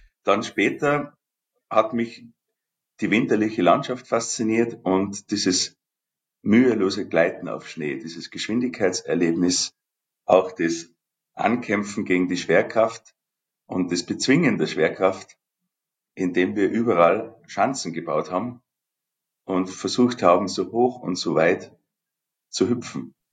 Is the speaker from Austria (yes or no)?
yes; Waidring, Tyrol, Austria; ich bin in Weidring aufgewachsen